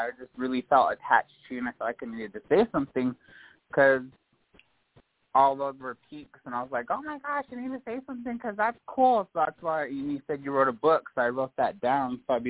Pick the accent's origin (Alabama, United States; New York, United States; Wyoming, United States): Wyoming, United States; I am a 32-year-old Native American. I consider myself two-spirited because and I'm from Wyoming, the Wind River Reservation